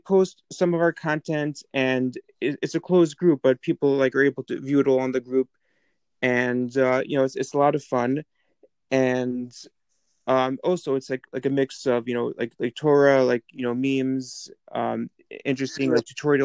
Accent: Brooklyn, New York, United States; So it's Flatbush born and bred. I went to elementary school here in Brooklyn.

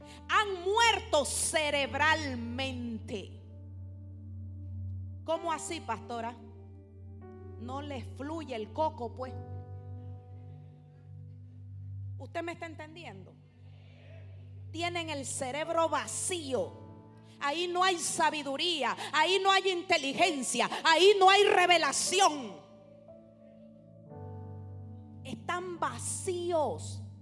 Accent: Nicaragua; Porque como los nicaragüenses nos comemos la S, pero yo ya aprendí.

